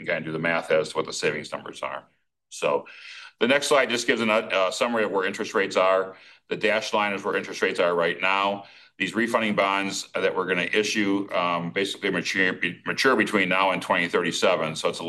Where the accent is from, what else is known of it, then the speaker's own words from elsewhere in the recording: Stoughton, Wisconsin, United States; I myself am on a utilities committee in my hometown, down Highway 51, down in Stoughton.